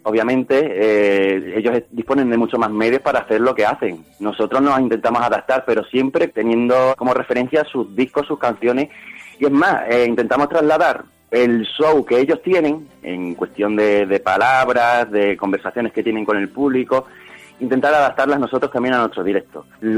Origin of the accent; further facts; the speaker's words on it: Plasencia, Extremadura, Spain; nosotros somos todos extremeños y en mi caso somos de Plasencia, de la misma ciudad donde nació este grupo tan histórico